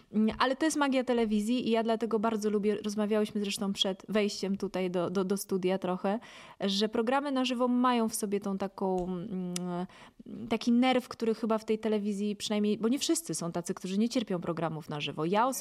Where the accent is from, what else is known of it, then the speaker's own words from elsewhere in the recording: Katowice, Silesian Voivodeship, Poland; To w ogóle moje rodzinne miasto. Ja naprawdę tak bardzo się cieszyłam, że mamy tego Sylwestra w tych Katowicach.